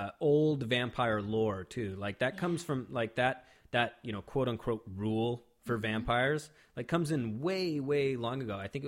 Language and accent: English; Washington, United States; I grew up on and near the Indian Reservation here in Washington State.